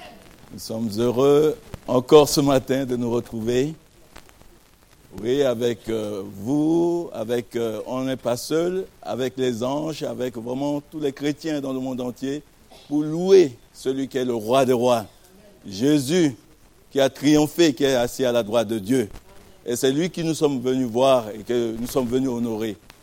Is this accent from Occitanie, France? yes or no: yes; Montpellier, Occitanie, France; donc on vient de Montpellier, je suis pasteur à Montpellier